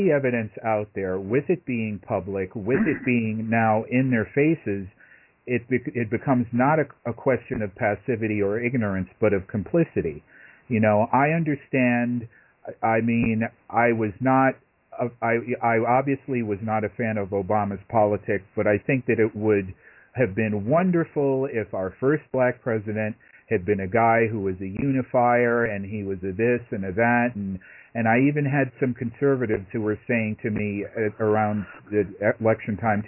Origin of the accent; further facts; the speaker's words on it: New York, United States; born there; and it looks very similar to birth certificates that were issued in Hawaii, which is weird because I was born in New York.